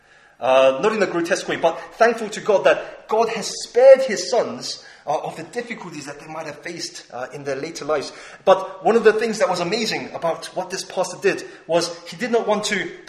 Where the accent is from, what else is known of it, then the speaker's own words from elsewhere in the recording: South Korea; now in United Kingdom; Unlike my Korean citizenship that I sadly had to give up. Koreans don't allow dual nationality, sadly.